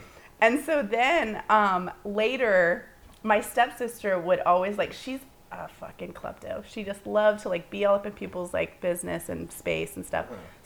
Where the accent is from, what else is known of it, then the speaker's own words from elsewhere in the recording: California, United States; I'm from the Bay. Like, I started comedy in the Bay Area.